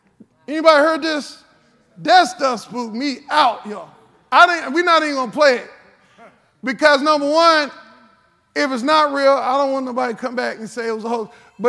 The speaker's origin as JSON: {"language": "English", "country": "United States", "said": "Americans are so ignorant because we're so American-centered. We believe that everything centers around America"}